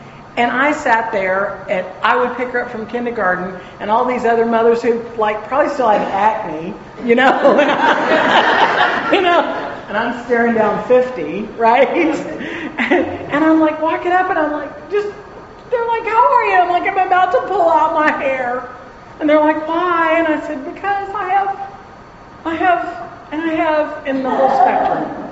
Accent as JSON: {"language": "English", "town": "Dallas", "region": "Texas", "country": "United States", "tie": "born or raised there", "said": "I was raised here in Dallas at the corner of Lover's Lane and Hillcrest. I went to Highland Park High School and then on to college and university here in Texas."}